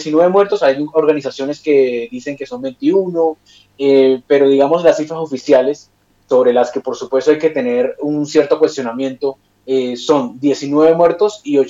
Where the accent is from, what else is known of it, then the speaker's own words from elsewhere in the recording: Cartagena, Bolívar, Colombia; Yo soy de Cartagena, del norte